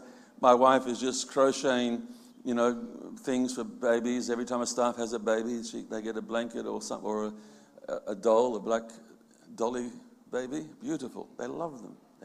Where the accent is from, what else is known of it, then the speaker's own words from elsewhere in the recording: Sydney, New South Wales, Australia; Not the way we did it when I was growing up in Sydney, you know